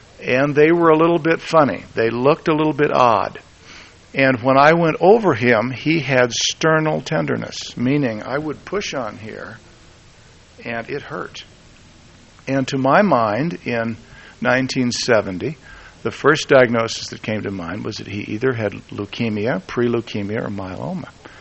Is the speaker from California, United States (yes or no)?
yes; California, United States; Okay, now I'm fresh from California.